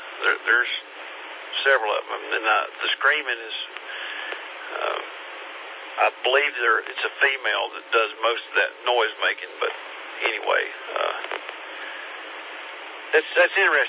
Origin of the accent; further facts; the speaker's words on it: North Carolina, United States; And I'm from Madison County, North Carolina, which is just on the other side of Asheville, so not too far away.